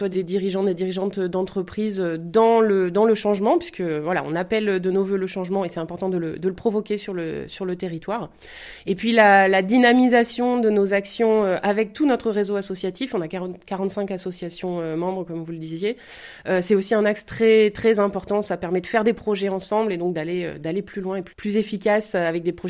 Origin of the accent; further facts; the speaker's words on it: Limoges, Nouvelle-Aquitaine, France; Moi, je suis originaire de Limoges. J'ai beaucoup vadrouillé. Et voilà, enfin, je reviens dans ma terre natale